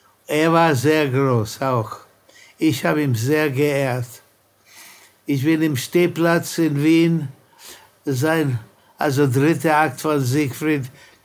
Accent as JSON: {"language": "German", "town": "Mumbai", "region": "Maharashtra", "country": "India", "tie": "born or raised there", "said": "Ich bin aufgewachsen in Bombay"}